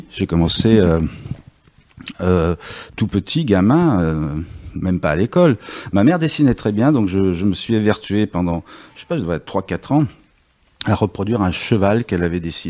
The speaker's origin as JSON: {"language": "French", "town": "Belgrade", "country": "Serbia", "tie": "born or raised there", "second_language": "French", "moved": "yes", "lives_now": "France", "said": "Tout ça, je l'ai développé au cours de mon enfance à Belgrade. Hein, c'était en ex-Yougoslavie, un pays qui n'existe plus. Et lorsque je suis arrivé en France, je découvre tout d'un coup la langue française."}